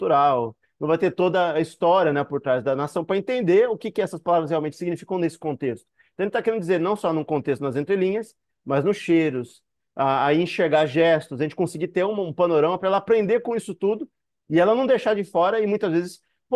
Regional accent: Brazil; A gente sabe como brasileiro que dependendo do jeito que você fala as palavras, a palavra em si, ela significa uma coisa.

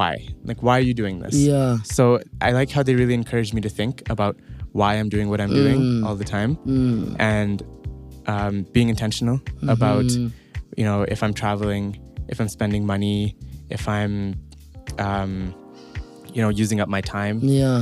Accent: Canada; moved away; every time I talk to people here, and I say I'm from Canada

